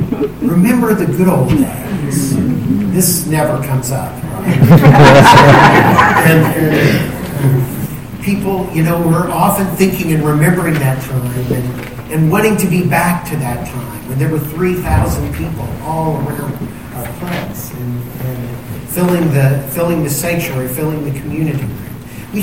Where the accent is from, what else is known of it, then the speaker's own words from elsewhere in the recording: Indiana, United States; also born or lived in Brooklyn / Drew; And so I was born in Brooklyn and was taken back to Drew and lived and grew up and lived there for a year and a half before my folks moved to Indiana.